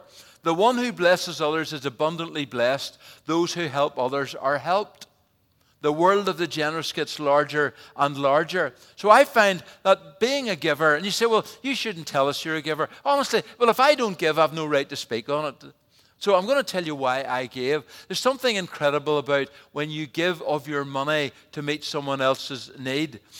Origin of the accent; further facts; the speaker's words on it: Ireland; You know, I'm an Irishman.